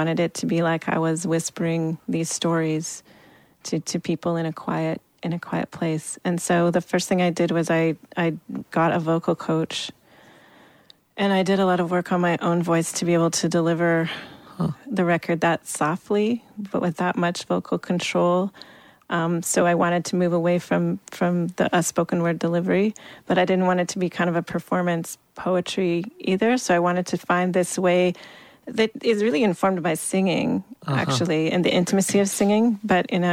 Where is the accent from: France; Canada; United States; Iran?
Canada; Wingham, Ontario; I grew up in Wingham, the Alice Monroe town, so it's